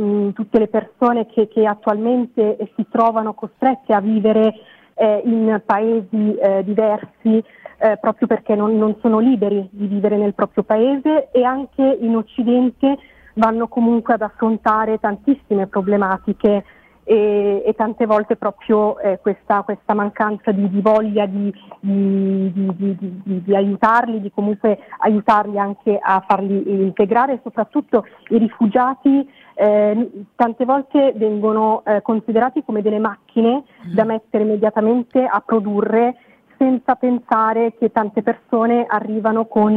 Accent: Egypt; now in Milan, Italy; io quando ero bambina in Egitto, soprattutto nel Sinai, perché io facevo avanti e indietro tra Cairo e Sinai

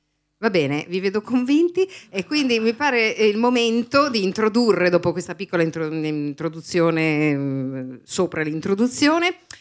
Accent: Milan, Lombardy, Italy; Io subito tempo e denaro perché sono di Milano

